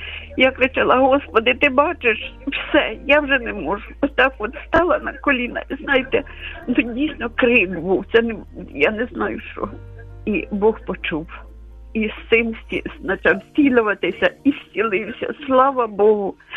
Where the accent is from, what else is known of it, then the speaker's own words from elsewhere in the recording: Kharkiv, Kharkiv Oblast, Ukraine; moved away as an adult; now in Lviv, Ukraine; я з Харкова. На початку війни я з сином виїхала до Львова.